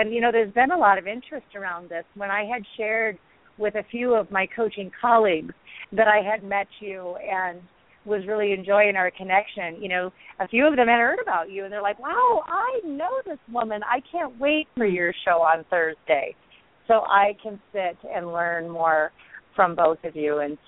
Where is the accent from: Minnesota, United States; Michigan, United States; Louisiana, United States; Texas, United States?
Minnesota, United States; And, you know, being a sister city to Kansas up in Minnesota where I grew up, it was a big deal.